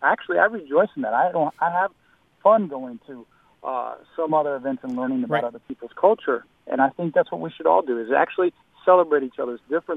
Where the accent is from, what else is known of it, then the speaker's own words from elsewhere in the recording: United States; I'm of Mexican-American heritage, that's okay. I am an American.